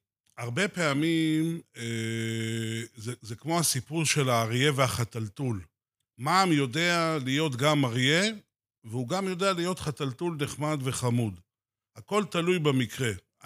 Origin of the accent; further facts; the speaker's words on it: Rishon LeZion, Central District, Israel; now in Ness Ziona, Israel; נולדתי בשכונת מצוקה בראשון, וככה בשנים הראשונות שהייתי עוד ילד